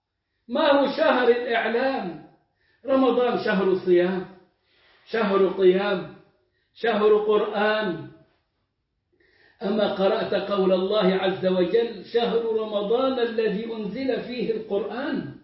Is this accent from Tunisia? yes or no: no; Egypt; لدرجة أنه يكاد يكون مثلا أغلى حج في العالم كان عندنا في مصر.